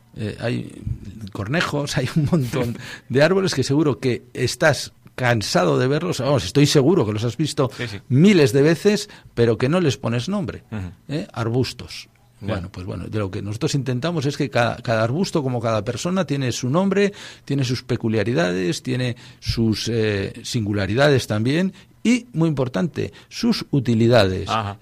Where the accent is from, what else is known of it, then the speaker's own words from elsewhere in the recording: Cantabria, Spain; accent: montañés; este caso le hemos querido hacer un guiño al patrimonio cultural inmaterial que supone nuestras palabras, nuestro dialecto montañés.